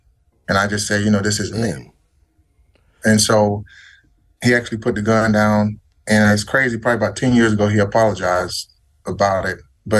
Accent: the South, United States; Like, I mean, I'm from the South. I like being outside

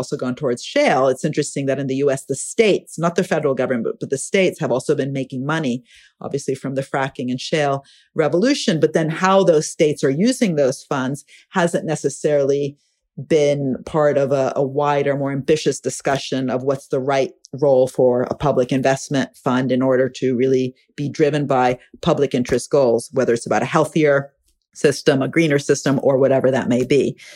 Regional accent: Italy; I'm from Italy

